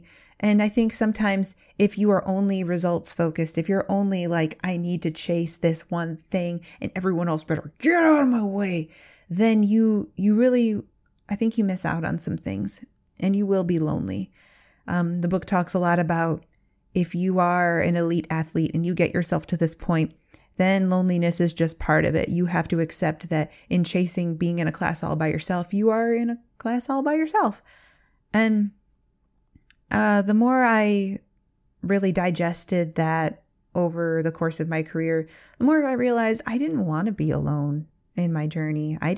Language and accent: English; Midwest, United States; accent: Midwestern; I hope my Midwestern accent didn't get in the way.